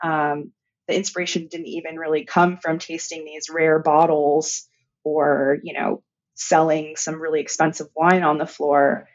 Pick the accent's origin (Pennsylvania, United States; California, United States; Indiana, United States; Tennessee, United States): California, United States; San Francisco; young 24, 25 year old sommelier in San Francisco, which is my hometown.